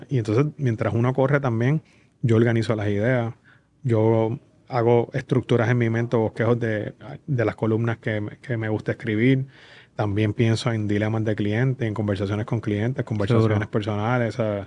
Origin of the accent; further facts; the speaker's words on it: Caguas, Puerto Rico; uno de los recuerdos más lindos de mi infancia es en Cagua